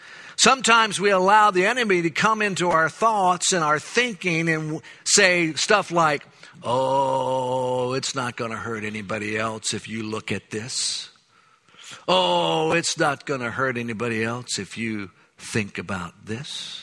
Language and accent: English; United States; because I'm an American, you see.